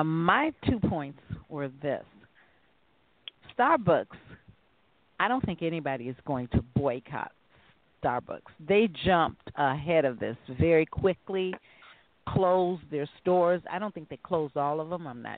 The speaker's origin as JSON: {"language": "English", "town": "Gary", "region": "Indiana", "country": "United States", "said": "because I'm from Gary, Indiana, the people in Indiana don't like Pence."}